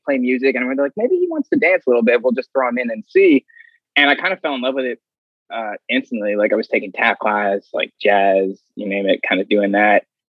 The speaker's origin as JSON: {"language": "English", "region": "New York", "country": "United States", "tie": "born or raised there", "said": "growing up, I grew up in Ozone Park in Queens, there weren't a lot of dance studios around there."}